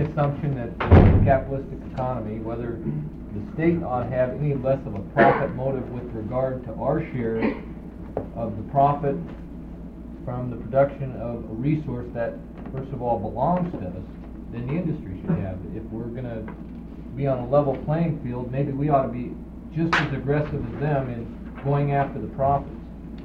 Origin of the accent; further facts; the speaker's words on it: Alaska, United States; I grew up in Alaska and went to college also